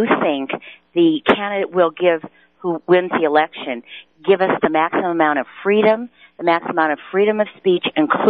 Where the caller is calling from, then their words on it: Colorado Springs, Colorado, United States; from Colorado Springs.